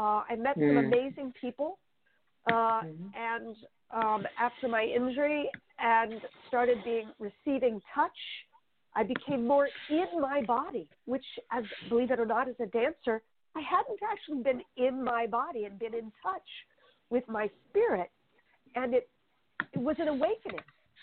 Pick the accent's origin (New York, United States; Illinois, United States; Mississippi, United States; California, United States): California, United States; Los Angeles; my lifestyle growing up in Los Angeles in the 80s, I think I just gave my age away